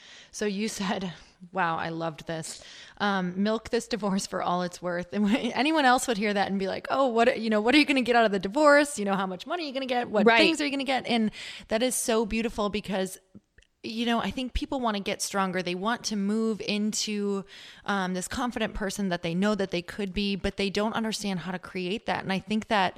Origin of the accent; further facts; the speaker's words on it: Midwest, United States; I'm from the Midwest, so I used to say it was hard